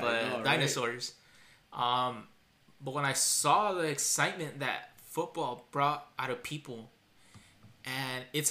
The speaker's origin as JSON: {"language": "English", "country": "Mexico", "said": "And that has to do with being Mexican."}